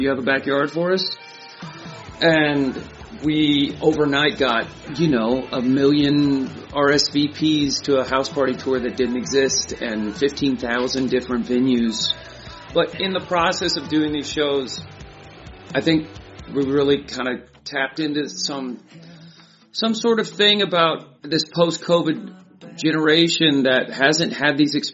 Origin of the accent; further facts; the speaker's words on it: Oklahoma, United States; We're from Oklahoma. We've always had red dirt in our shoes.